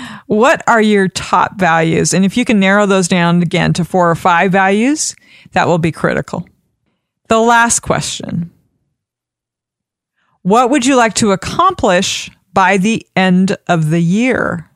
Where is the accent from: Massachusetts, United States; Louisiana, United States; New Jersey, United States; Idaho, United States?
Idaho, United States; accent: Idaho; that's my Idaho accent coming out, which I'm really grateful. I was born and raised in Idaho